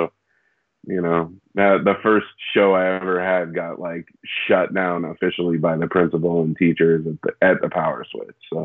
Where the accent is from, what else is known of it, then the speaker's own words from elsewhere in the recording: Sacramento, California, United States; also born or lived in Santa Rosa; Yeah, I was born in Santa Rosa, California, which is about 40 minutes north of San Francisco. And then I moved. Or my folks and I, like, we moved when I was about 11 years old to Sacramento, which is about 2 hours east of San Francisco